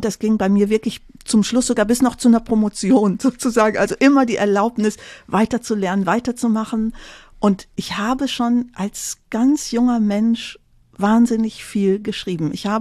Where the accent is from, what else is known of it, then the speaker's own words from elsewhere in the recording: North Rhine-Westphalia, Germany; Ich komme aus dem Tecklenburger Land